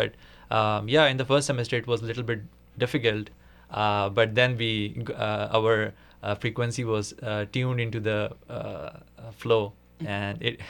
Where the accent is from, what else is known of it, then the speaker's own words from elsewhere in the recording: Pakistan; Yes, I am originally from Pakistan, and I did my undergrad in 2011.